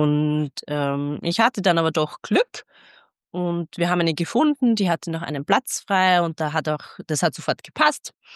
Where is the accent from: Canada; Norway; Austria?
Austria; Linz, Upper Austria; born there; now in Vienna, Austria; Nein, ich bin in Linz geboren.